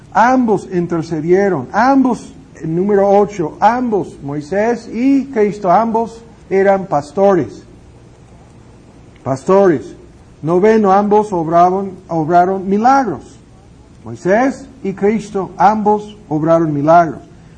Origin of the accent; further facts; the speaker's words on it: United States; Spanish is a second language; Y como soy gringo, nadie se ofendería.